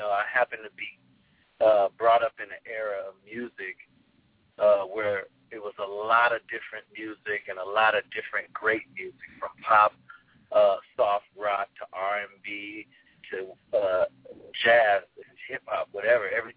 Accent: Pasadena, California, United States; also born or lived in Hartford; I was in Hartford, Connecticut, but I was raised in Pasadena.

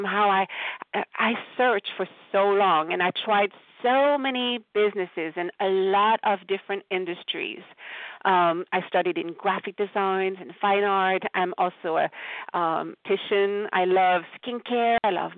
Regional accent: Quebec, Canada; accent: French-Canadian; moved away as an adult; now in Meriden, United States; I live in Connecticut, in Meriden, Connecticut, but I'm originally from Quebec, Canada. So if you're wondering about the accent, I am French-Canadian. We moved here in Connecticut about 14 years ago

